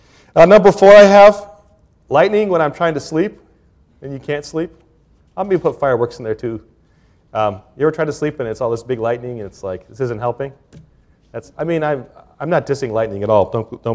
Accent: California, United States; So as a young man, I grew up in California, and we had Six Flags.

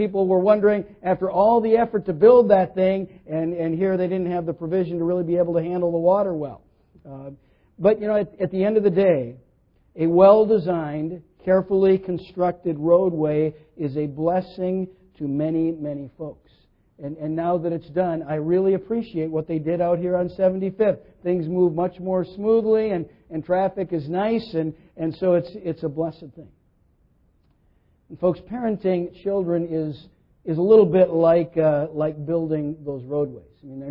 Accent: Minnesota, United States; My wife and I grew up in Minnesota

